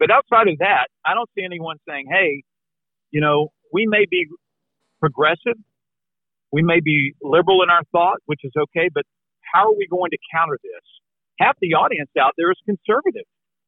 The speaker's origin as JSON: {"language": "English", "region": "Texas", "country": "United States", "tie": "born or raised there", "said": "chose to go to the University of Texas instead because it was my home state, wanted to be closer to my family."}